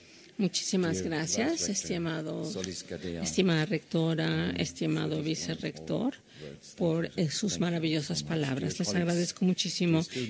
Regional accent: Frankfurt, Hesse, Germany; Spanish is a second language; yo soy de Frankfurt

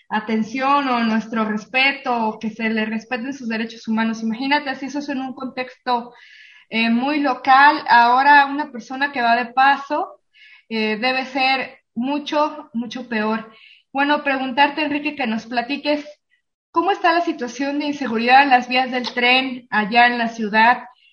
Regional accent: Zapotlanejo, Jalisco, Mexico; yo que soy de Zapotlanejo

